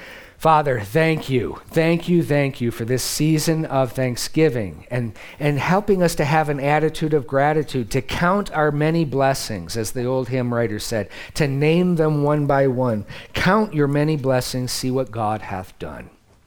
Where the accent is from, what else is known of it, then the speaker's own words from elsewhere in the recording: Midwest, United States; I'm a Midwesterner, remember when Cleveland, when Lake Erie caught on fire in the 70s?